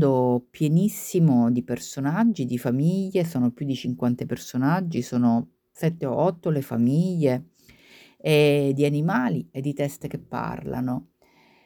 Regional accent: Syracuse, Sicily, Italy; Io sono siciliana, sono di Siracusa, anche se sono tantissimi anni che vivo fuori, mi verrebbe da dire all'estero

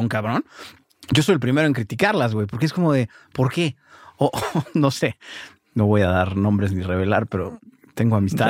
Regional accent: Mexico; quiero que los extranjeros se lleven la mejor imagen de lo que somos los mexicanos.

